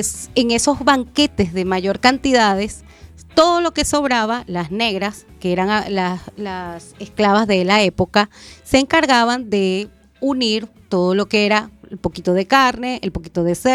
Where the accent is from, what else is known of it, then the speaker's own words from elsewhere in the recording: Venezuela; Me encuentro por aquí. Yo vengo del país de Venezuela